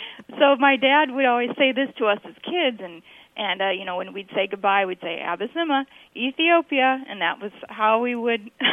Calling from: Indianapolis, Indiana, United States; I'm calling from Indianapolis.

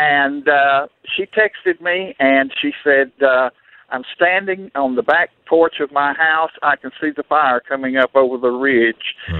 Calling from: El Dorado, Arkansas, United States; I'm calling from El Dorado, Arkansas.

